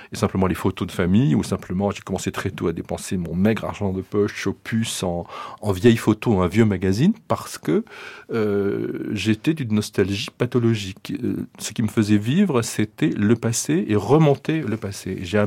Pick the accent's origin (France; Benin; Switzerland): France; Arles, Provence-Alpes-Côte d'Azur; born there; je suis né à Arles